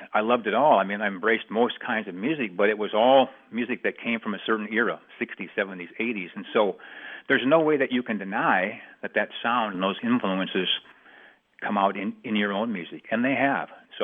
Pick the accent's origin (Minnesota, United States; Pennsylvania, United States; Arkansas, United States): Minnesota, United States; I grew up in Southwest Minnesota, remember. So I'm probably one of the few native kids that knows how to play a bunch of polkas, you know.